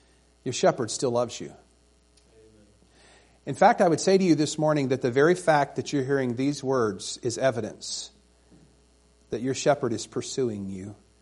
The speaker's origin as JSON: {"language": "English", "town": "Tuscaloosa", "region": "Alabama", "country": "United States", "tie": "born or raised there", "said": "but I grew up in Tuscaloosa, Alabama, if you can't tell."}